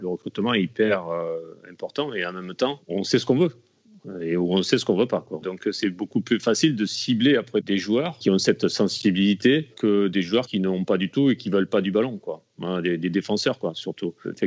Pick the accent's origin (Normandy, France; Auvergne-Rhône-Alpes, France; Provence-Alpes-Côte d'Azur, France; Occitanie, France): Occitanie, France; Alès; born there; j'ai commencé dans mon club là où je suis né, à Alès